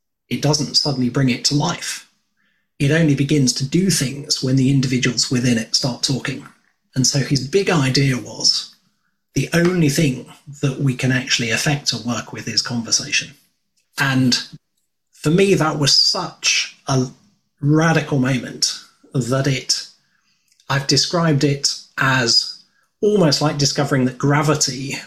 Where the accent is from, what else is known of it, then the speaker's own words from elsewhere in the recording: United Kingdom; It's probably the fact that you're a Dutchman and I'm a Brit.